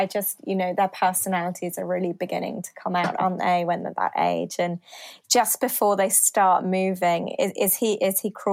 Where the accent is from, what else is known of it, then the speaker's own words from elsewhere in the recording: Shalford, South East England, United Kingdom; I grew up in the Surrey Hills, which is in the south part of England, in a little village called Shalford, which is very close to Guildford. It's classic commuter belt, I suppose, to London. It's a really beautiful place.